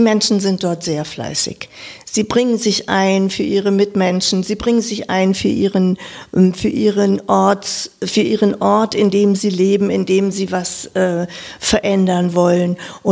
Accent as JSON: {"language": "German", "region": "Lower Saxony", "country": "Germany", "tie": "born or raised there", "lives_now": "Wiesbaden, Germany", "said": "wie man vielleicht auch an meiner Sprache schon hört, ich bin aus Niedersachsen, aus dem Norden dieser Republik, bin in einem 5000-Seelendorf aufgewachsen als viertes Kind"}